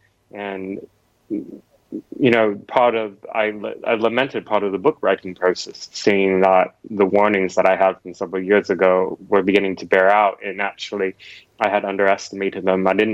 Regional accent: Portland, Oregon, United States; Portland is my hometown, and going back several years now, I've been witnessing political violence become routine and banal there

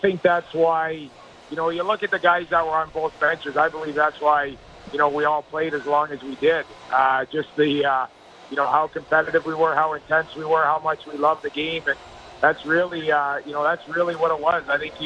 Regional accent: Toronto, Ontario, Canada; growing up in Toronto and going down to Maple Leaf Gardens and obviously growing up watching the Leafs

